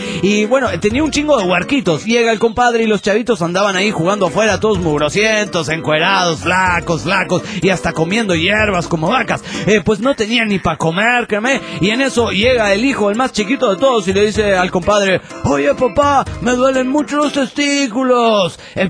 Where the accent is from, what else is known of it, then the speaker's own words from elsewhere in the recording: Reynosa, Tamaulipas, Mexico; Soy el norteño de Reynosa, Santa Maulipa, México.